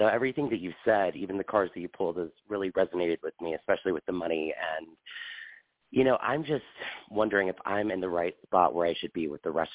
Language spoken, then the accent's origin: English; Lander, Wyoming, United States; So Hudson and Fremont